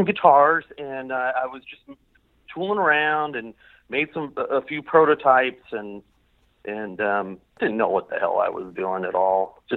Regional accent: Hemet, California, United States; In the same place, Hemet.

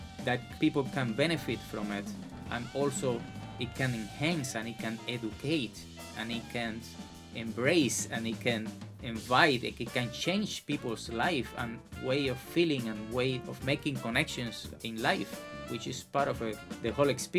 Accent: Cuba; I'm going to have a lot of influence from where I come from Cuban music.

